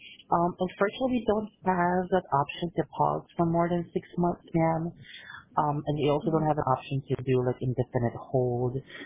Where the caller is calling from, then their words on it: Philippines; English is a second language; So, to be honest, I'm calling from the Philippines.